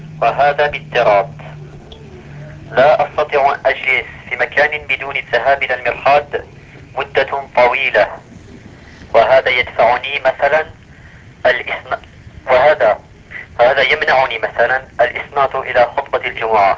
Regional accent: Morocco; now in France; مغربي يا أخي.

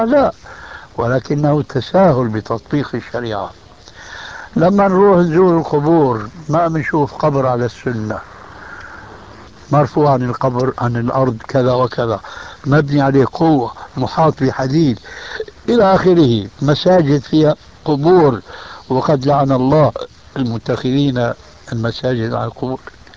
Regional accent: Syria; عندنا في سوريا إذا مات ميت في بيت وكلهم يحلقون اللحى

